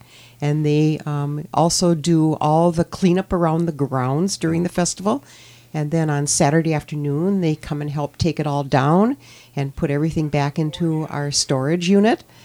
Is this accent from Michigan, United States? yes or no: yes; Chassel, Michigan, United States; when we were little girls growing up in Chassel, many of the Chassel Lions Club members were still members when we retired and came back to Chassel.